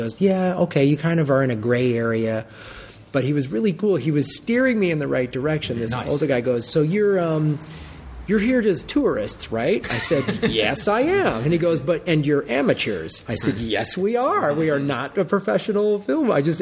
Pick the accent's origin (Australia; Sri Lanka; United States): United States; Chicago, Illinois; Because I'm from Chicago, right?